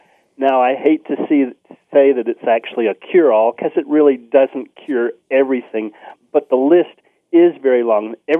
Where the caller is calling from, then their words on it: Colorado, United States; I'm calling from Colorado.